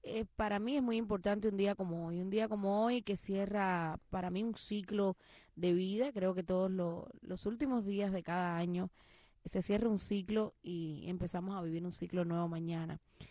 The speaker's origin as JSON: {"language": "Spanish", "region": "Ciego de Ávila", "country": "Cuba", "tie": "born there", "also_born_or_lived": "Havana", "moved": "yes", "said": "Nosotros salimos, nacimos en Ciego de Ávila, y luego mami dijo, hay que moverse para La Habana"}